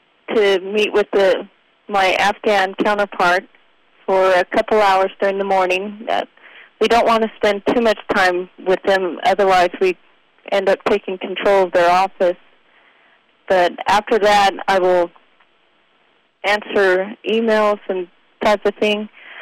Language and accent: English; Utah, United States; I call Utah my home. That's mainly what I remember.